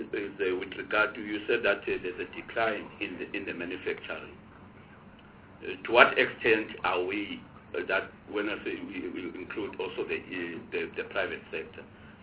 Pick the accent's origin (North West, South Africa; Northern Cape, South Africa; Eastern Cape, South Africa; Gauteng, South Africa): Eastern Cape, South Africa; I'm from the Eastern Cape. For years, we've been talking about the Umzimvu project.